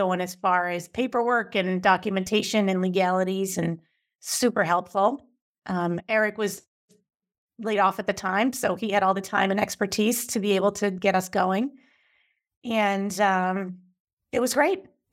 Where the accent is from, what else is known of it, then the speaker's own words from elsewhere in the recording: Hingham, Massachusetts, United States; now in Scituate, United States; I'm from Hingham, grew up in Hingham, live in Scituate. I've raised 8 children in Scituate.